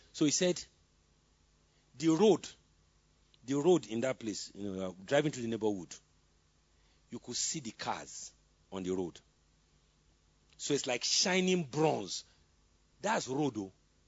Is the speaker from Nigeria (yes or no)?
yes; Lagos, Nigeria; when I used to live in Lagos, I grew up in Lagos